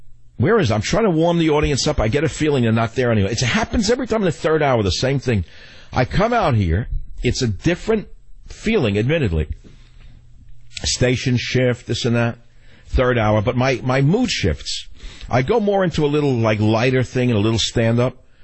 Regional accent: New York, United States; I went out to dinner with a friend last night. We're both from New York.

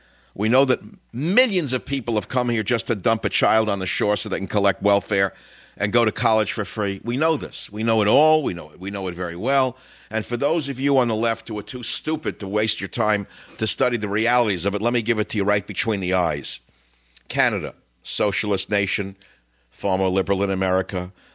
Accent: Queens, New York, United States; when I was a boy growing up in Queens

